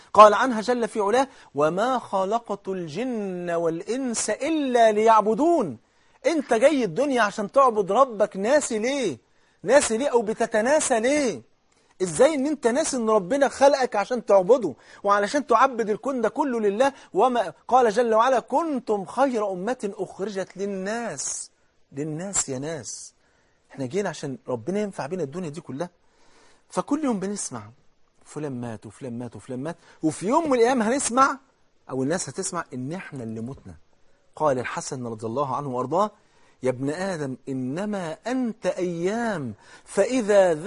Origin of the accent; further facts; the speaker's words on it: Old Cairo, Cairo Governorate, Egypt; عندنا في الحي اللي أنا تربيت فيه في مصر القديمة